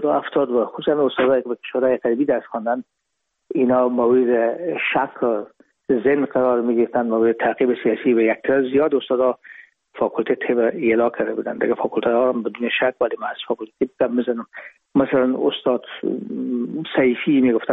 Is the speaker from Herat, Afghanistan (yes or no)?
yes; Herat, Afghanistan; now in Hamburg, Germany; ما رفتیم از کابل به هرات و پیش از اینکه فاکولته رو پایان برسانیم یا دیپلم بگیریم از هرات از طریق زمینی داخل مرز ایران شدیم